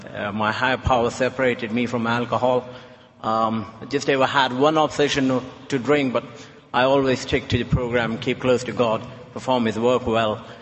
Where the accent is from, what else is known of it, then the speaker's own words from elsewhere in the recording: India; now in England; I was born in India. I was born and brought up. But I've been living in England since 2002. I'm a British national. I live in England now.